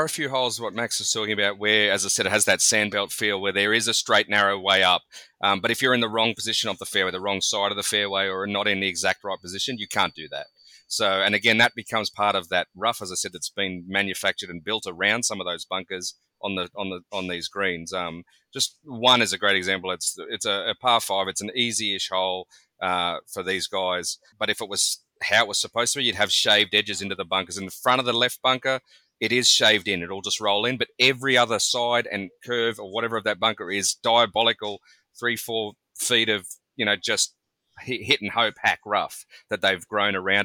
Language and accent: English; Australia; accent: Australian; being an Australian, as you can hear in my voice